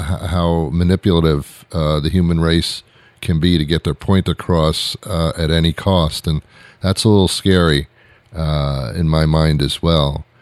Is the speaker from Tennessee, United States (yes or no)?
no; New York, United States; I'm also from New York, and it never leaves you. Once you live there, it never leaves you.